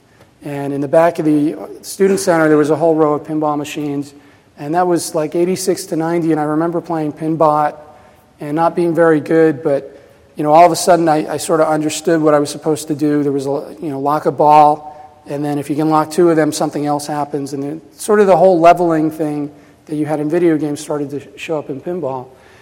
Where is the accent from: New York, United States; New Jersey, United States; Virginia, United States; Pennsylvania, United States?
New Jersey, United States; Growing up in New Jersey, we had a lot of video games. I grew up in the 70s and early 80s, and video games were everywhere.